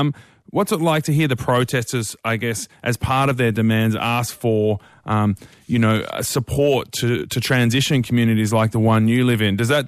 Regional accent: Mudgee, New South Wales, Australia; you protested in Mudgee, my hometown.

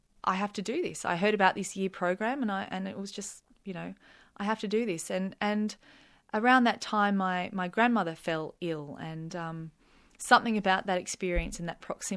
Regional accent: Newcastle, United Kingdom; a couple were friends from my hometown, Newcastle

